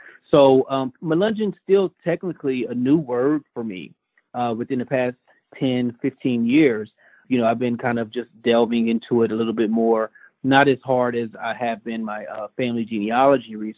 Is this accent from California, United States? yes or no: no; Tennessee, United States; Yeah, so I was raised in Tennessee. Family came out of Virginia down through Tennessee, and Montgomery County, which is in Middle Tennessee, is where my family settled.